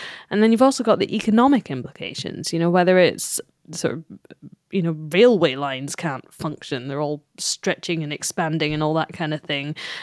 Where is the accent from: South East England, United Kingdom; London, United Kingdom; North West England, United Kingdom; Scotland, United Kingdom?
Scotland, United Kingdom; I've always lived in the UK. I'm from Scotland. I've dealt with some very cold winters.